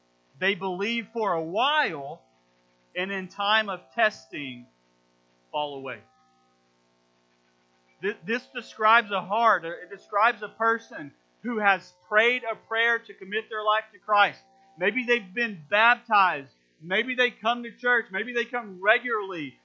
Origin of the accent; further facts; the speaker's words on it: Oklahoma, United States; But I don't come from green country. I come from Southwest Oklahoma, and we didn't have fancy colors to describe our part of the state.